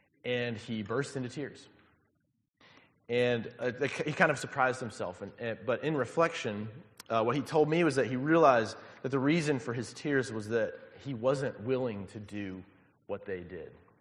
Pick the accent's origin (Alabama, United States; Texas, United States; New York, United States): Alabama, United States; I grew up in Alabama, but he grew up in Iowa.